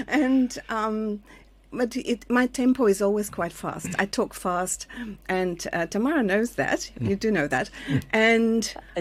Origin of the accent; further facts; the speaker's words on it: Samarkand, Samarqand Region, Uzbekistan; also born or lived in Tashkent; I come from Uzbekistan. I was born in Tashkent.